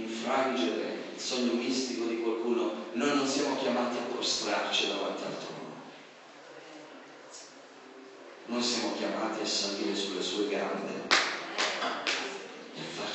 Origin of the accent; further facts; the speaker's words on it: Sicily, Italy; Io vengo dalla Sicilia, noi abbiamo un modo di ragionare poi quando si tratta di queste cose.